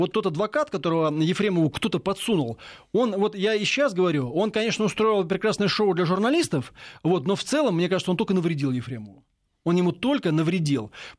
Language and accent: Russian; Moscow, Russia; Я вот коренной москвич, так сказать, житель Москвы.